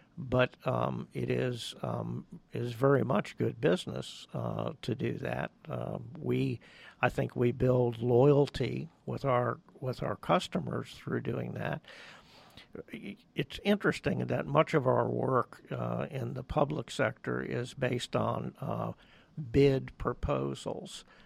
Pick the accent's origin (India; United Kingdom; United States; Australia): United States; Florida; my hometown, Central Florida